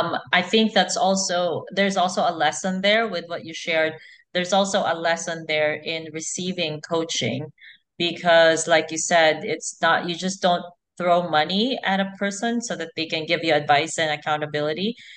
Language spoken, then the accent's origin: English; Philippines; I'm Filipino